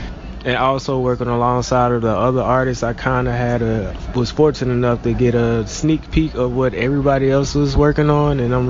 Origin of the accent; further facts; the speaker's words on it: Atlanta, Georgia, United States; now in Savannah, United States; I'm from Atlanta and I haven't really had a chance to like visit a lot